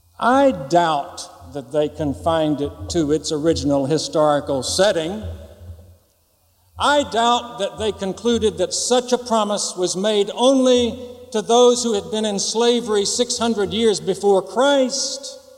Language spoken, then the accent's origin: English; Mississippi, United States; I was raised Southern Baptist in Mississippi, but I have made a journey, and I'm happy to be an American Baptist here in Massachusetts, and have been for some 15 years.